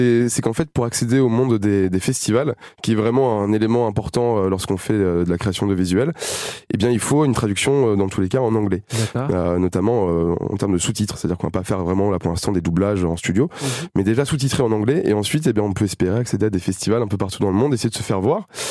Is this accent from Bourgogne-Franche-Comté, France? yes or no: no; Normandy, France; en tant que vrai Normand et vrai amoureux de la Normandie